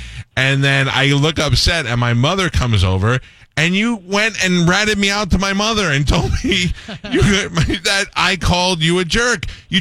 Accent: Staten Island, New York, United States; I was a pretty poor kid. I only went to a handful of Yankee games. I grew up in Staten Island

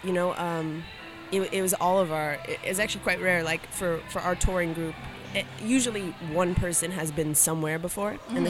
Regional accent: Illinois, United States; So I grew up outside of Chicago, and then I went to college in California in the Bay Area

